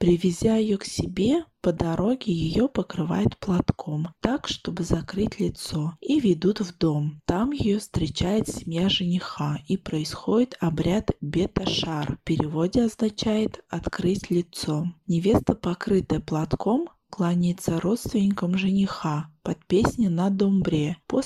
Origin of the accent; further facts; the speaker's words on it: Orenburg Oblast, Russia; Я по национальности казашка, живу в России. Родилась и выросла в небольшом селе Оренбургской области, где 80% населения русские и украинцы.